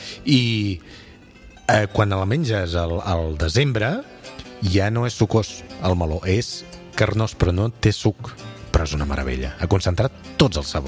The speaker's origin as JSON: {"language": "Catalan", "region": "Catalonia", "country": "Spain", "said": "D'on sóc jo originari, al Vallès"}